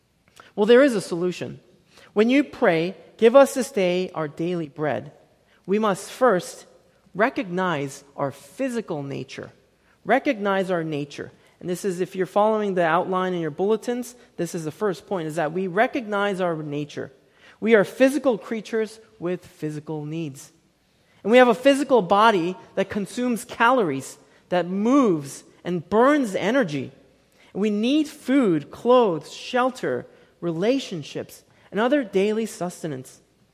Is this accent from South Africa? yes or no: no; South Korea; When I was growing up in South Korea, our main staple was rice.